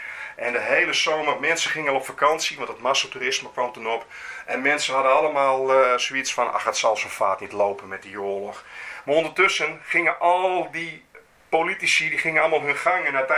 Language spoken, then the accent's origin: Dutch; Leeuwarden, Friesland, Netherlands; was in mijn geboortestad Leeuwarden. Waar al mijn familie woonde, alle jeugd van mijn lagere en middelbare schooltijd woonde.